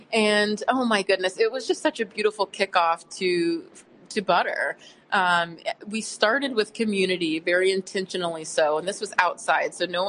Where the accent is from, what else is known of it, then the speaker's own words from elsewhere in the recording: Indianapolis, Indiana, United States; But we love Indianapolis. You know, I'm from Indianapolis.